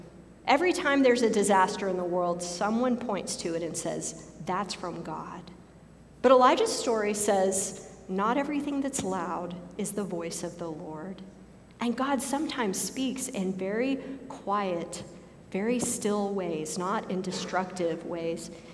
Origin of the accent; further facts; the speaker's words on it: Houston, Texas, United States; I grew up on the Texas Gulf Coast in the Houston area, and I lived in that area the year that Hurricane Katrina hit New Orleans.